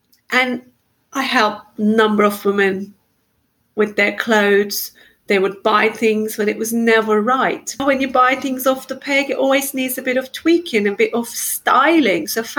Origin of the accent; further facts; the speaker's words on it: Turkey; English is a second language; moved away as an adult; And they were all wrong clothes because I came here in June from Turkey. That's how naive I was.